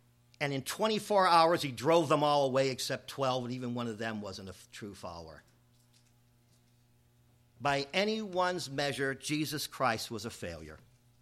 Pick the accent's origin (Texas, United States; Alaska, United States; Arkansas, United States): Alaska, United States; but since we're from Alaska, it's a warm blanket on a cold day.